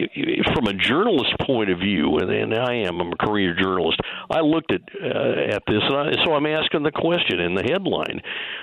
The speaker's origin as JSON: {"language": "English", "region": "Pacific Northwest", "country": "United States", "said": "You know, I come from the Northwest where we wake up before the trees do so we can harvest a forest."}